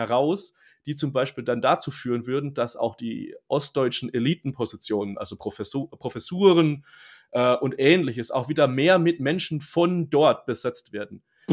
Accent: West Germany, Germany; das können wir uns als Westdeutsche nur sehr, sehr schwer vorstellen

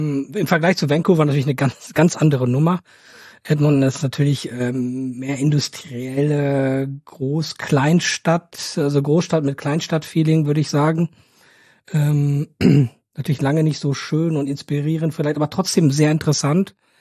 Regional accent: Norway; ich bin aus Norwegen natürlich schon ein bisschen was gewohnt

